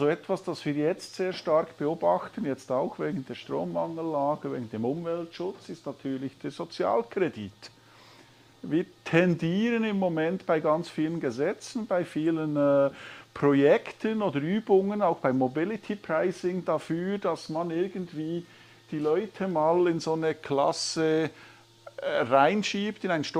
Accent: Bern, Switzerland; Ich komme jetzt aus dem Kanton Bern, aus Nähe der Stadt Bern.

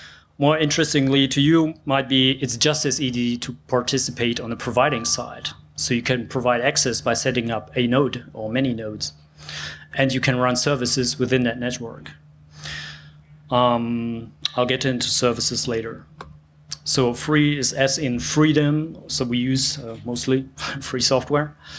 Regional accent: Hamburg, Germany; Once again, since I'm from Hamburg, I take Hamburg as an example.

